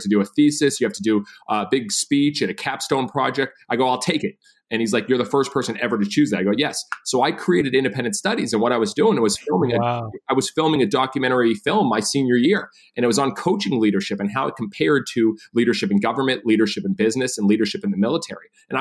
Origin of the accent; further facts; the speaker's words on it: Massachusetts, United States; I grew up in Massachusetts, only child. My parents got divorced, so my dad raised me